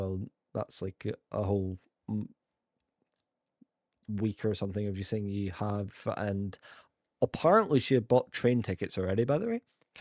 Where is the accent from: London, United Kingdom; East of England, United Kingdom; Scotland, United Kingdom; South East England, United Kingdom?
Scotland, United Kingdom; Edinburgh; I am Scottish, I'm from Edinburgh